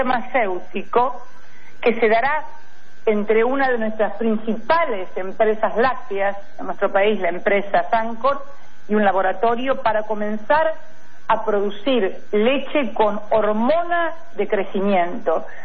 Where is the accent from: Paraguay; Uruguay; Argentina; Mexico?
Argentina; comparado con los escasos 40 millones que somos los argentinos